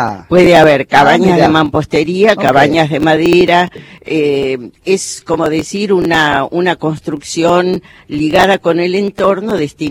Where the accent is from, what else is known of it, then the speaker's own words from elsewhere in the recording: Buenos Aires, Argentina; now in San Martín de los Andes, Argentina; Un tiempo estuve un poco deprimida porque vengo de Buenos Aires